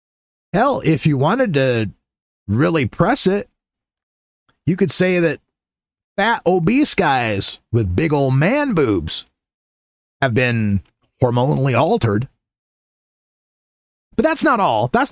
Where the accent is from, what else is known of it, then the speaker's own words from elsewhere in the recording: Nampa, Idaho, United States; they had a gay pride event, the first one ever in my hometown of Nampa, Idaho, in Canyon County